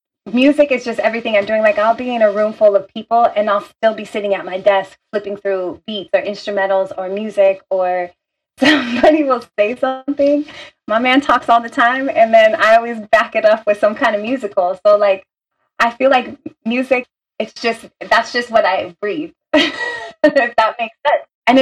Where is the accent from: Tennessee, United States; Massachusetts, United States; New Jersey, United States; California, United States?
California, United States; Los Angeles; born there; So I originally from Los Angeles. My parents, my grandma came over from Russia. She was, during the Holocaust times, she came over, she's Jewish. So, she made her way to LA, which then my parents, they united there. I was born